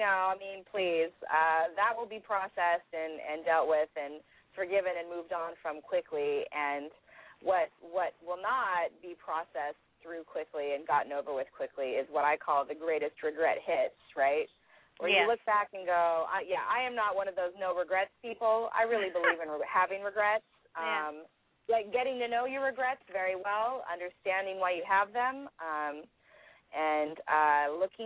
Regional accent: Iowa, United States; born there; I was born in Iowa, and more Jell-O is consumed in Iowa than per capita than anywhere else in the world.

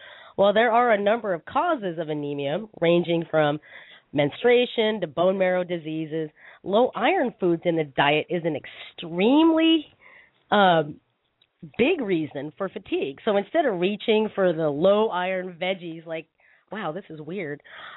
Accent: Philippines; and duh, a lot of rice because I'm Filipino, right?

